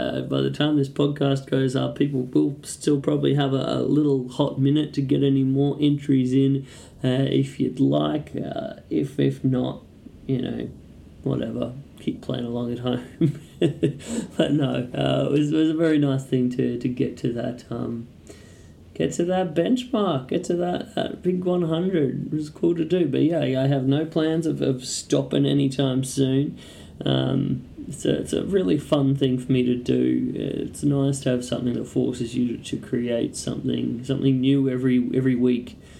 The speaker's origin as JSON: {"language": "English", "town": "Brisbane", "region": "Queensland", "country": "Australia", "tie": "born or raised there", "lives_now": "Sunshine Coast, Australia", "said": "I do still classify Brisbane as my hometown, even though I live up here in the hills of the Sunshine Coast these days."}